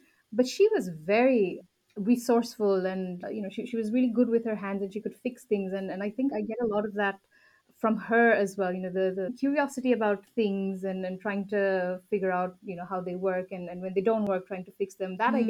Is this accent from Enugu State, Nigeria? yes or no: no; Kaduna, Kaduna State, Nigeria; moved away as an adult; now in India; Yeah, so I was born and brought up in Nigeria. I grew up in a city called Kaduna, which is sort of the north of the country. I finished school there before moving to India with my family